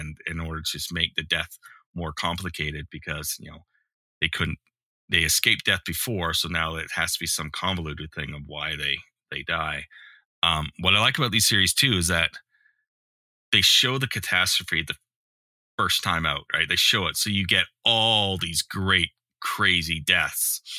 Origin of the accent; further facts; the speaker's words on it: Victoria, British Columbia, Canada; The first Final Destination was filmed in my hometown of Victoria and for a good part.